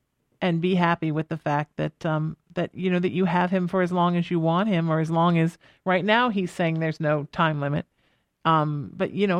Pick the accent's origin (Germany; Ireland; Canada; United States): Ireland; That's just me. I'm Irish. I cry every day.